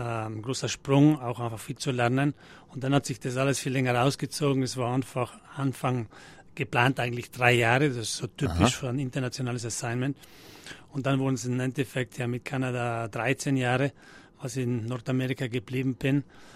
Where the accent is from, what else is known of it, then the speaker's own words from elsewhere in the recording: Trentino-Alto Adige, Italy; Ich glaube, im Herzen oder tiefer unten habe ich mich immer mit Südtirol eben identifiziert. Es ist meine Heimat. Und ich wusste irgendwie immer, früher oder später will ich in die Heimat zurückkommen.